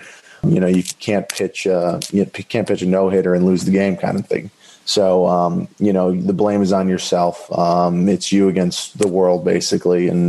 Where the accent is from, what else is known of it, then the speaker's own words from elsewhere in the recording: Pennsylvania, United States; I'm from Northeast Pennsylvania, grew up very blue collar, and I'm extremely thankful for that.